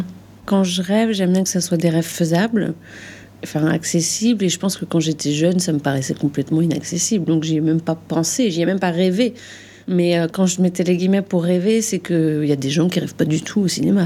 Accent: Rezé, Pays de la Loire, France; also born or lived in Paris; Je suis née à Paris, mais on est parti tout de suite avec mes parents à Rezé, c'est à côté de Nantes, Loire-Atlantique.

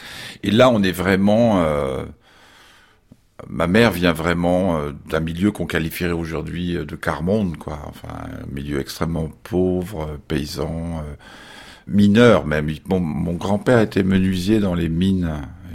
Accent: Nancy, Grand Est, France; born there; also born or lived in Baden-Baden; Je suis né à Nancy, mais je n'ai pas de souvenirs de Nancy. En 1957, mon père, qui était étudiant en médecine, est nommé à Baden-Baden. Et là, on a vécu avec mon frère aîné plusieurs années.

